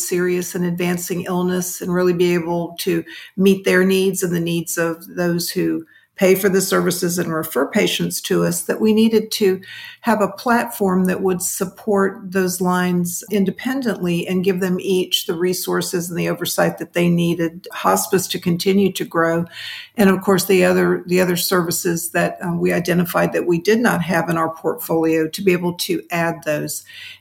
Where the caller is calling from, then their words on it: St. Augustine, Florida, United States; St. Augustine, Florida.